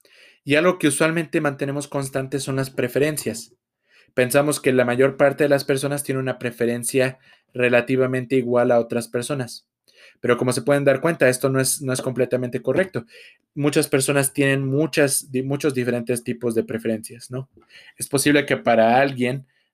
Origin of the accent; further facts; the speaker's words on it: Mexico; pero yo soy de México y pues en México consumimos mucho los frijoles